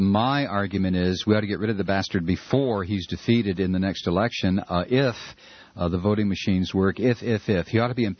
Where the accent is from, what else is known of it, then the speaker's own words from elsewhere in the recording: United States; Super Bowl, sure, you know, I'm an American, what the hell?